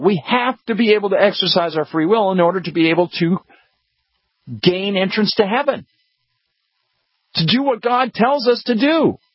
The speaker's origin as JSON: {"language": "English", "region": "New Jersey", "country": "United States", "said": "The case focused on four New Jersey nurses, I'm from Jersey, who filed a lawsuit"}